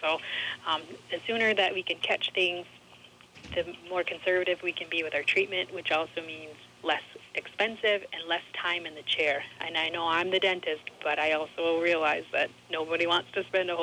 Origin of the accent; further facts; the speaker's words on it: Sioux Falls, South Dakota, United States; I grew up here in Sioux Falls